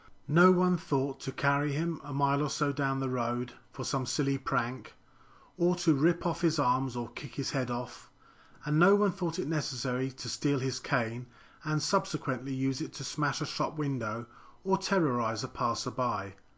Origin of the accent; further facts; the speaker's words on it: United Kingdom; now in South Korea; I do feel one is less likely to be a victim in Korea than in the UK, my home country